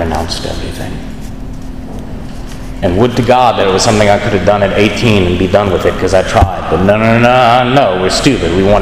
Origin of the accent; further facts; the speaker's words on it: Louisiana, United States; I try to tell John, I'm from Louisiana, we don't do mountains.